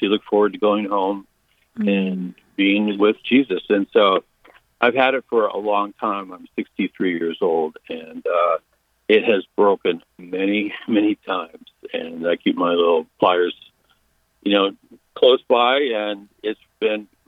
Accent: South Dakota, United States; I grew up in South Dakota where the winters were somewhat brutal, and she never drove, but she never missed Mass.

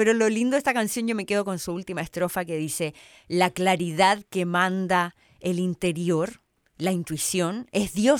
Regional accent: Santiago, Santiago Metropolitan, Chile; born there; Nací en Santiago, sí, de Chile, sí.

